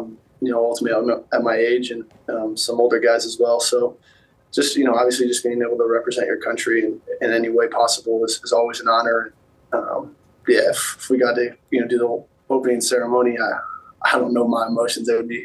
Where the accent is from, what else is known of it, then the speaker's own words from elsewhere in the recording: St. Louis, Missouri, United States; Obviously, I want to see, I'd say, St. Louis do well just for my hometown, but...